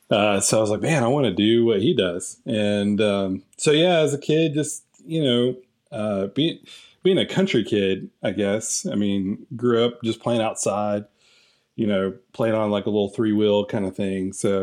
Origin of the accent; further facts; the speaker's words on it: Blue Ridge, Georgia, United States; So I grew up in Blue Ridge, Georgia. McKaysville. So literally the movie Deliverance was filmed like 5-10 minutes away from my house.